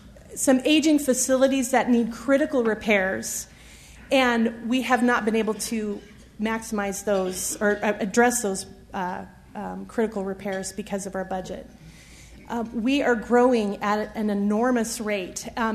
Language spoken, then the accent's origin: English; Emmett, Idaho, United States; I grew up in Emmett, and those of you who are familiar with that area knew that the sawmill was very much a part of the local economy.